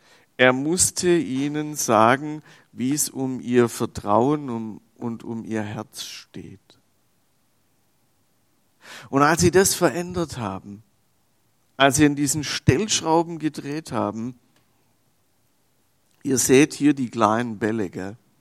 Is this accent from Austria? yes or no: no; Swabia, Germany; Ich als Schwabe würde sagen, oh, den kann man nur gebrauchen.